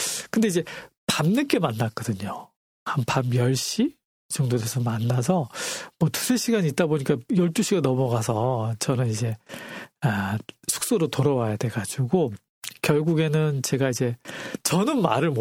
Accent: Jeju, South Korea; 제가 제주도에서 어린 시절을 보냈거든요.

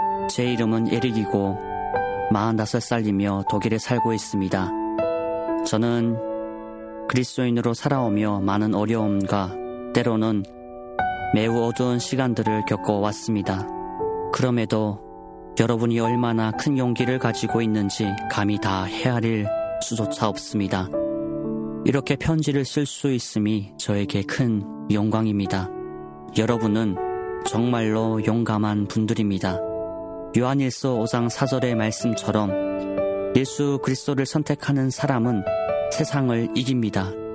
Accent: North Korea; 저희 고향 북조선 땅을 위해서도

